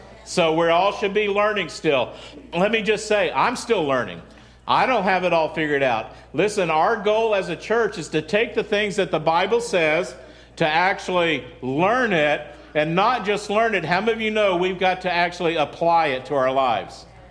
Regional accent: Texas, United States; now in California, United States; we came from Central Texas, and how many of you know that's a very conservative area there?

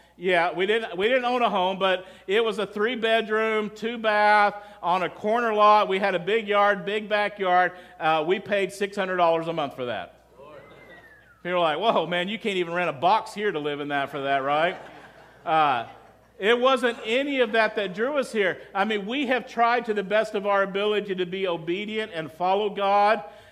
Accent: Texas, United States; I think most of you know I'm a Texas boy. I grew up in West Texas. That's where I'm from.

